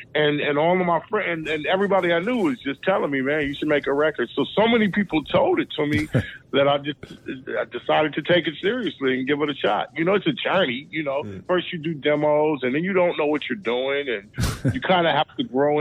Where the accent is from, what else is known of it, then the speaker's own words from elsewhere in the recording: Pacoima, California, United States; also born or lived in Sacramento / Davis; I am originally from the San Fernando Valley, Pacoima, California. I lived in I went to high school in Sacramento.